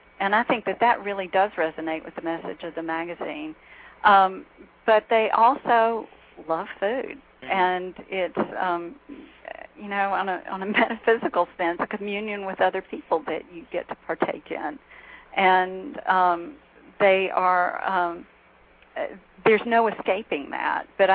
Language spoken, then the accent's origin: English; Mississippi, United States; But I can tell you, I grew up in Mississippi, and a place that has an incredible food gestalt